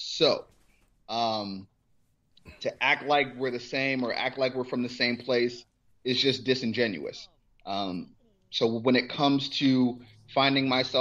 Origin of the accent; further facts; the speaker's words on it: Cleveland, Ohio, United States; Let's get one thing straight. I'm from Cleveland.